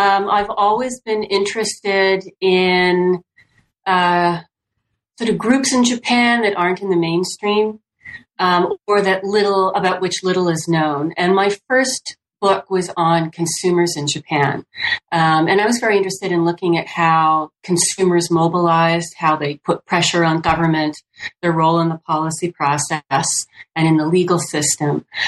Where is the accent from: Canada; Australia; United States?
Canada; Vancouver, British Columbia; I was born and raised there in Vancouver.